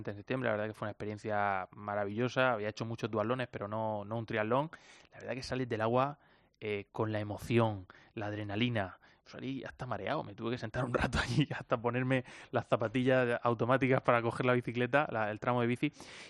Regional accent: Region of Murcia, Spain; Es que soy de Murcia, le llamamos hacer lo que toca

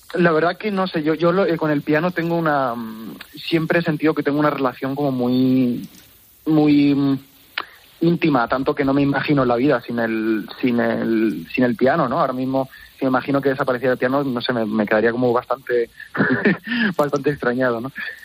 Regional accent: Albacete, Castilla-La Mancha, Spain; mi padre me llevaba aquí a la Fundación del Albacete Balompié, yo soy de Albacete.

